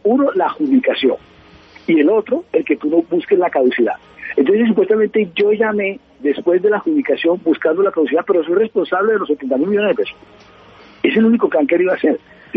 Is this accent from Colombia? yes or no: yes; Barranquilla, Atlántico, Colombia; a pesar de que todos son de Barranquilla y yo soy de Barranquilla